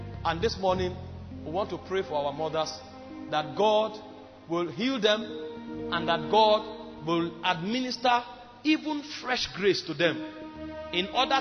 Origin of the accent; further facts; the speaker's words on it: Otukpa, Benue, Nigeria; In my village where I come from Otukpa in Benue State.